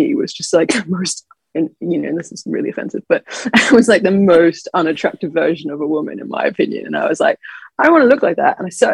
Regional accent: New Zealand; moved away as an adult; now in London, United Kingdom; I live in London, but I'm not from the UK. I was born in New Zealand.

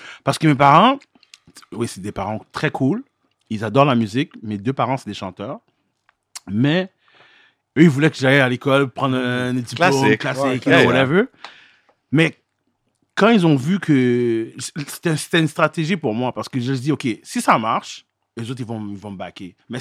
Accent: Haiti; Parce que, tu sais, en tant qu'haïtien, là, c'est impossible.

